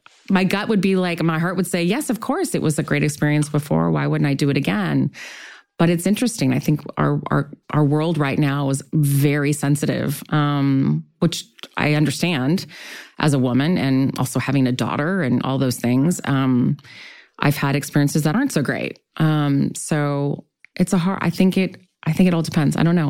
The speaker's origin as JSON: {"language": "English", "town": "Long Beach", "region": "California", "country": "United States", "tie": "born or raised there", "said": "I grew up in Long Beach. I, you know, went to normal school. I didn't go to private school. Like, we didn't have a lot of money."}